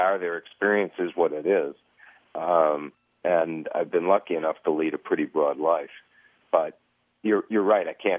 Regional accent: Illinois, United States; my home state of Illinois abolished capital punishment

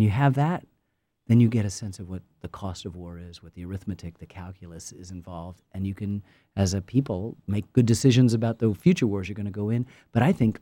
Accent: United States; I'm an American filmmaker. I'm going to do it from an American perspective.

